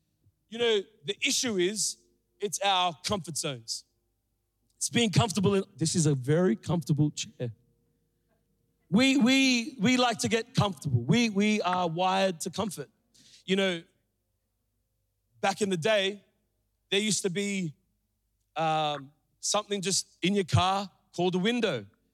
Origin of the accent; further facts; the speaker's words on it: Sri Lanka; I grew up as a Sri Lankan. For those of you who don't know, I'm from Sri Lanka. That's my culture, that's my people.